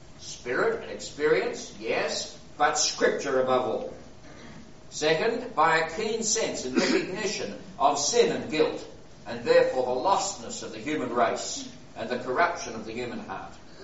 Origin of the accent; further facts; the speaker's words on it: Australia; Naturally, as an Australian, I secretly admire everything that New Zealand has achieved and what it stands for.